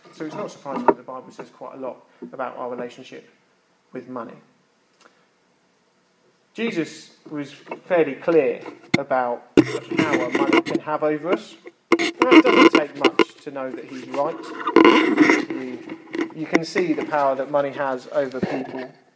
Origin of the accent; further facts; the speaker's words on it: United Kingdom; One, because we're British, many of us are, so we find it naturally quite difficult to talk about money.